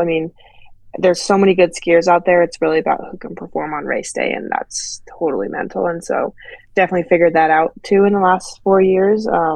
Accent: Strawberry, California, United States; So yeah, that's where I'm from. I grew up in Strawberry

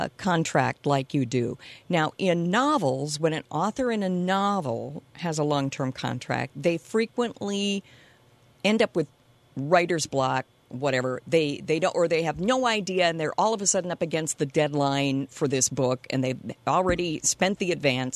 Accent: Minnesota, United States; as a Minnesotan, it feels wonderful to read about us.

